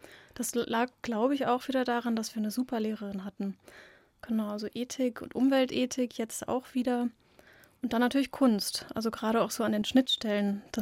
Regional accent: Rhineland-Palatinate, Germany; Also in einer Region, die kennen wahrscheinlich nicht so viele, Westerwald. Das liegt zwischen Köln und Frankfurt.

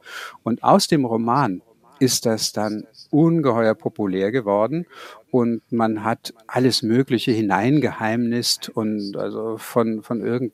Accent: Kulmbach, Bavaria, Germany; das ist mir jetzt in Kulmbach, wo ich aufgewachsen bin, passiert

